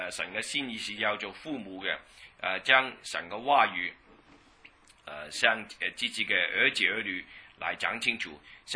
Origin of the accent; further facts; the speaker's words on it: China; 我们中国人在传福音的时候，特别是懒惰，特别是亏待了神，我们都不知道。